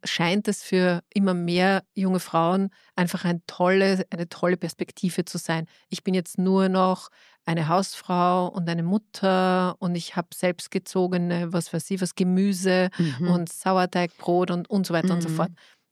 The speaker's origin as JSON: {"language": "German", "country": "Austria", "said": "nicht nur in den USA und auch bei uns in Österreich"}